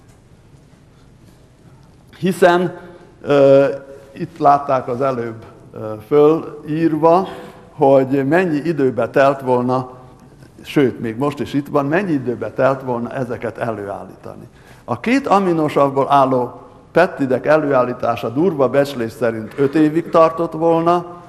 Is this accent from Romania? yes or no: yes; Transylvania, Romania; az a helyzet, hogy én egy kis erdélyi faluban születtem, ahol aranybánya volt.